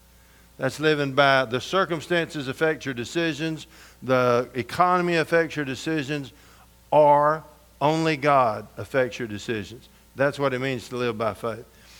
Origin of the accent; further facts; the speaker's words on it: Georgia, United States; And in those days in the Bible Belt, I grew up in Georgia.